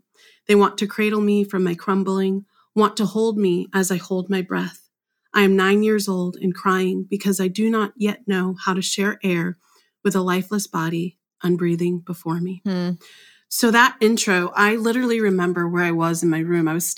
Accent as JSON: {"language": "English", "region": "New York", "country": "United States", "said": "I live in North Carolina, but my home where I was born, I'm from New York."}